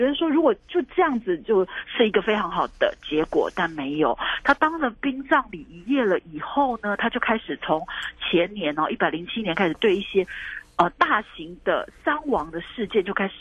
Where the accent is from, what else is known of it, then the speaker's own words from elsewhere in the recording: Taiwan; 所以呢，啊，大家你知道，我们台湾人哈、哦，就是有一颗善心